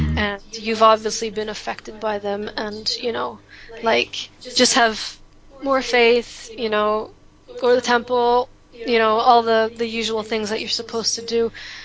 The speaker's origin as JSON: {"language": "English", "town": "Sarnia", "region": "Ontario", "country": "Canada", "tie": "born or raised there", "said": "growing up in Canada, you know, definitely we were connected to the States, especially being, I mean, Sarnia is a border town. You know, there's only a river that separates Ontario and Michigan. And, you know, we're very affected by American culture and American Mormonism."}